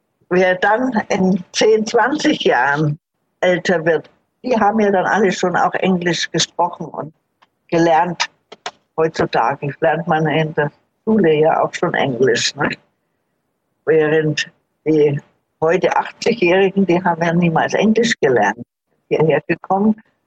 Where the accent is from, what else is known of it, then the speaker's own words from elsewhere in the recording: Selb, Bavaria, Germany; aber die Heimat ist immer noch in Deutschland. Ich komme aus Selb, Oberfranken, aus der Porzellanstadt